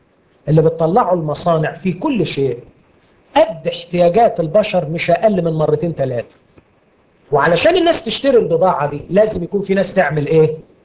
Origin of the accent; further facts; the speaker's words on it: Egypt; وللأسف الشديد اننا نحن كمصريين من اوائل الشعوب اللي تميل لحالة التذمر والشكوى.